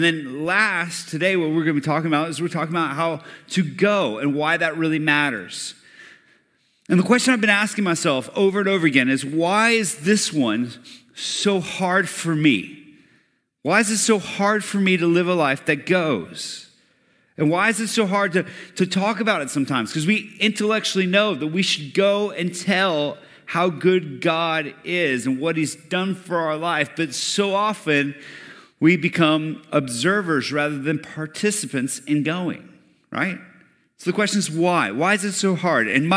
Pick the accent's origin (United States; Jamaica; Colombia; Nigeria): Colombia; I grew up in the heartbeat of coffee in the world. I grew up in Colombia where they make Colombian coffee, and I never liked it growing up.